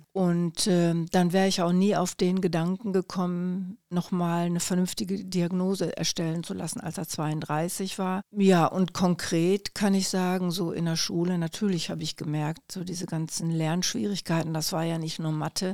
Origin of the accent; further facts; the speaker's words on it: Recklinghausen, North Rhine-Westphalia, Germany; Ich bin 74 Jahre alt und ich komme aus Recklinghausen.